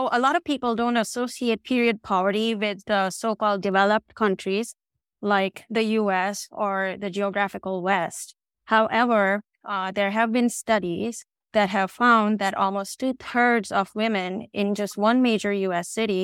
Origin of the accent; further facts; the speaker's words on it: India; English is a second language; India, which is also my home country.